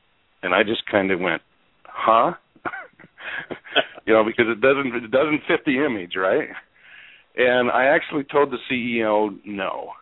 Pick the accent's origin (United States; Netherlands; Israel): United States; Washington; also born or lived in Michigan; Well, I started out in Western Washington, north of Seattle, and ended up in Michigan because I started working in hospitals.